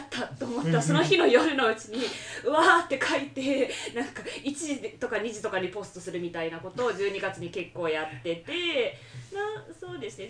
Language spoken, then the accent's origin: Japanese; Okayama, Japan; 岡山の、まあ、地元の岡山の勉強会に行って